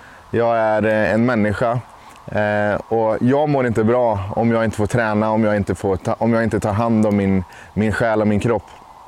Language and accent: Swedish; Fullesa, Sweden; Här som vi kallar för Snikavägen i min hemby Fullesa, där jag har spenderat många somrar